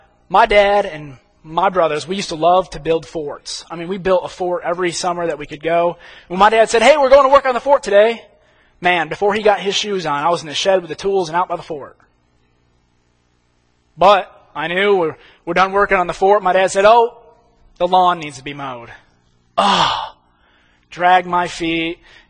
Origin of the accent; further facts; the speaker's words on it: New York, United States; I grew up in New York. Hockey was everything up there.